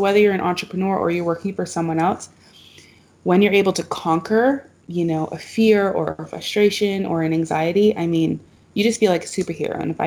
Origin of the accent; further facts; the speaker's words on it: Canada; I know, as a Canadian, it's strange.